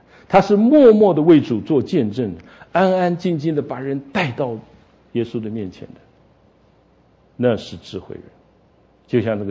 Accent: China; 这我们中国人就会这样

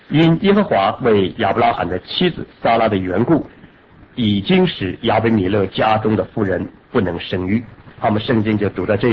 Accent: China; now in United States; 我们都是中国人

